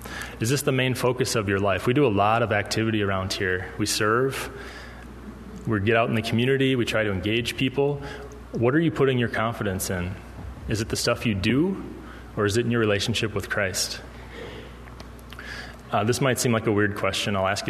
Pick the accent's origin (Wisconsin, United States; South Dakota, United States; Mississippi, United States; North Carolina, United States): Wisconsin, United States; I grew up here in Western Wisconsin.